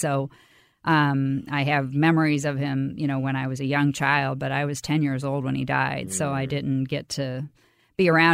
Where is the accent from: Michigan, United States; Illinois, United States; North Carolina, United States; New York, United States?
Illinois, United States; Springfield; Yes, I grew up in Springfield as well.